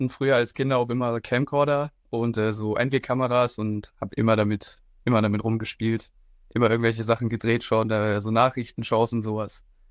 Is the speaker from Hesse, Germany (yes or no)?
yes; Hesse, Germany; ich bin 25 Jahre alt, ich komme aus Mittelhessen